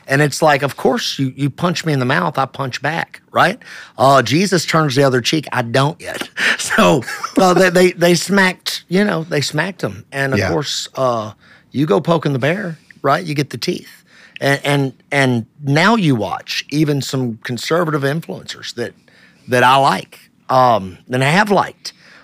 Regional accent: United States; I'm pro-America. I'm an American, red, white, and blue, 100%.

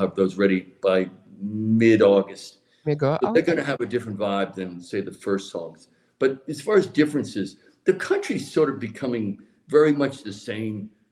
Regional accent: Malverne, New York, United States; now in San Diego, United States; I grew up in Malvern.

